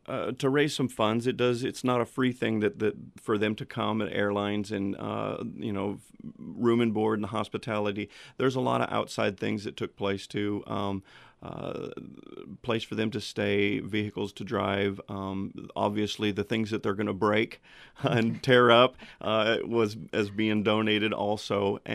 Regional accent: Elkhorn, United States; also born or lived in Houston, United States; I was actually born and raised in Elkhorn. And then I went to Houston, Texas for 26 years.

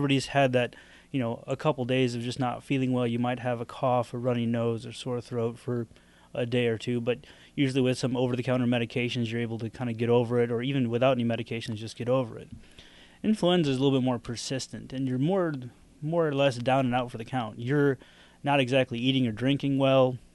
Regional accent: Fort Dodge, Iowa, United States; Yeah, I grew up in Fort Dodge and went to undergrad over at Iowa State

